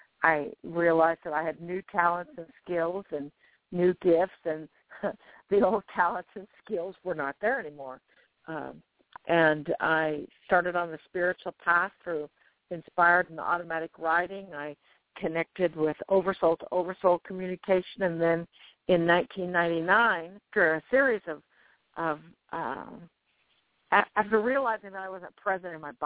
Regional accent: Springfield, Missouri, United States; But I believe it or not, I'm from Springfield, Missouri.

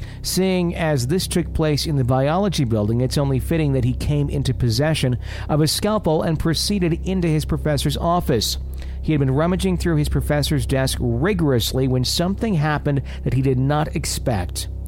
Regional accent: Lubbock, Texas, United States; I grew up in Lubbock and never heard a word about this, which is just amazing to me

